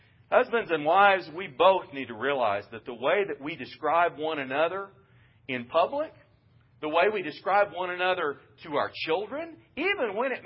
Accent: Midwest, United States; You know, growing up in the Midwest, I was raised by a father who was from Texas.

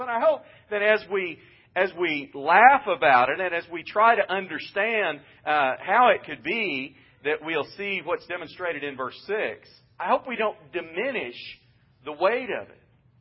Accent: Midwest, United States; You know, growing up in the Midwest, I was raised by a father who was from Texas.

